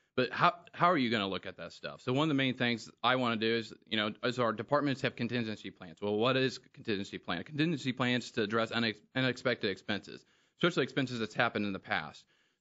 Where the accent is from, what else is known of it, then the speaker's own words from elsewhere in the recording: Macon, United States; And I grew up in Macon. I grew up here. Besides my time in the Army that I left and then came back